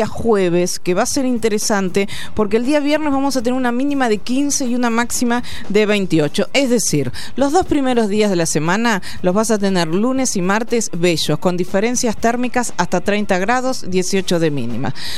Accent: Argentina; La presión también, si somos argentinos, te iba subiendo todo.

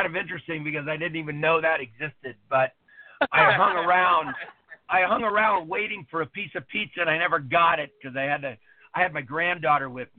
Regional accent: Woodland Hills, California, United States; but that's where my grandparents lived, and I grew up in Woodland Hills.

